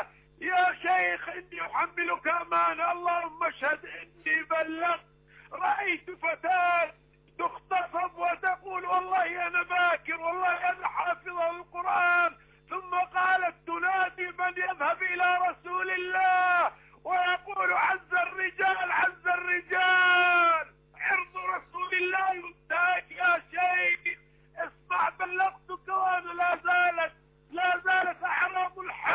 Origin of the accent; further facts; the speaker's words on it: Baghdad, Baghdad Governorate, Iraq; انا من بغداد